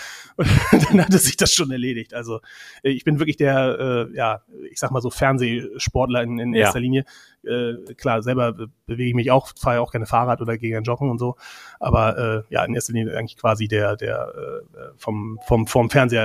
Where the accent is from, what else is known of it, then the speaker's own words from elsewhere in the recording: Ramelsow, Lower Saxony, Germany; ich komme aus Ramelsow, also nicht direkt hier Buxtehude.